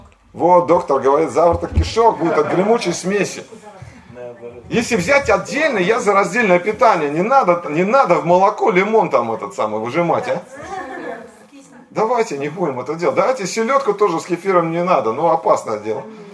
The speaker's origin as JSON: {"language": "Russian", "region": "Saint Petersburg", "country": "Russia", "tie": "born there", "said": "почему я родился в Санкт-Петербурге, а? А не в деревне Богдановка, а? где по логике мне следовало родиться."}